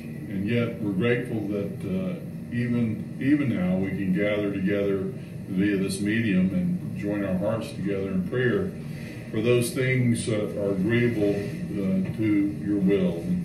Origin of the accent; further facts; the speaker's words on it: Fairhope, Alabama, United States; But I noticed that he is a music minister in my hometown, Fair Hope, Alabama.